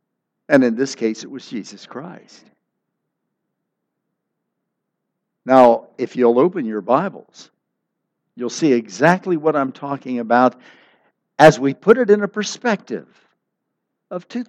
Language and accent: English; Wellsburg, West Virginia, United States; Holy cow, he was from my hometown. Wellsburg, West Virginia.